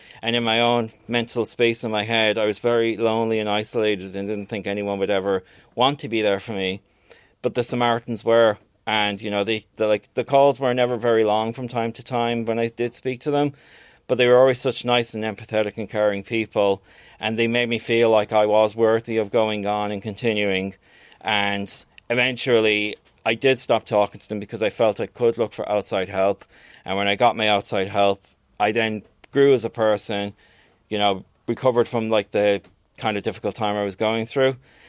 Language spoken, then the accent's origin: English; Connacht, Ireland; I'm actually originally from County Galway